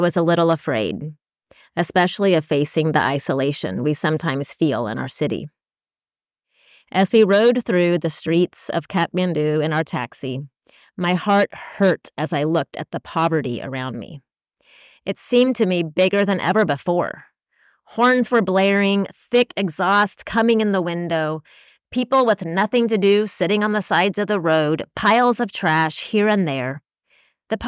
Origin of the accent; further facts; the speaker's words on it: United States; I was raised in America, and there are things about American culture that I love.